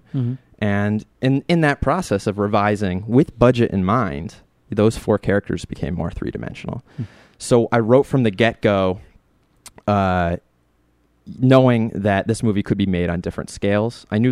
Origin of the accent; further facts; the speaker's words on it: Ithaca, New York, United States; I grew up in Ithaca, New York, making movies about gangsters and horror movies.